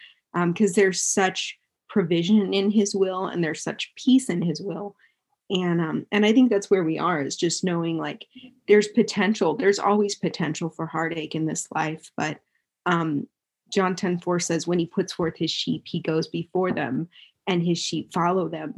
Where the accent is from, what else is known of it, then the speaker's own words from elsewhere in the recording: Hong Kong; born there; also born or lived in mission field; I grew up on the mission field. I was born in Hong Kong. My parents were missionaries